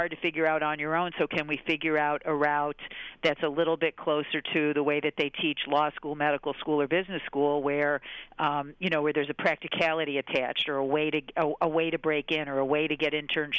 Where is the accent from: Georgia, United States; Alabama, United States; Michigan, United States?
Michigan, United States; now in New York City, United States; And I'm from Michigan, and I wanted to stay in New York City